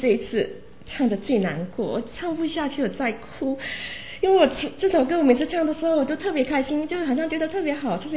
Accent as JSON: {"language": "Chinese", "country": "Malaysia", "said": "我是从马来西亚来的，然后我家是拜佛的背景，可以说拜佛拜神的背景非常非常非常的强烈，那我从小就是在这种环境长大的"}